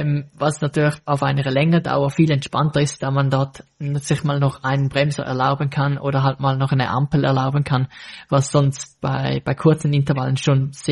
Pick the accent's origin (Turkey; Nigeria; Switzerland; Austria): Switzerland; bei uns in der Schweiz ist, finde ich es noch relativ schwierig, mal eine lange gerade Strecke zu finden